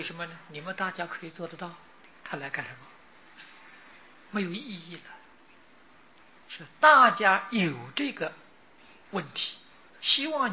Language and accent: Chinese; China; 今年按我们中国人的算法，是佛陀灭后啊3019年啊，3019年。